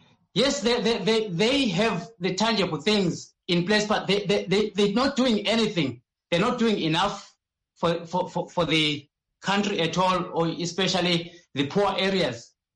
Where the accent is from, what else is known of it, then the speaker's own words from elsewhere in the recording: Matabeleland, Zimbabwe; Like I come from Matabeleland side, where I've seen a lot of struggle and a lot of marginalization down there.